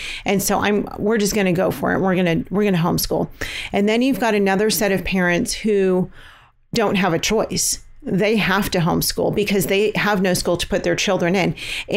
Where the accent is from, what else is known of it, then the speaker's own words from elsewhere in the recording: California, United States; We have many friends we're from California, and so we have many, many friends in California who are public school educators.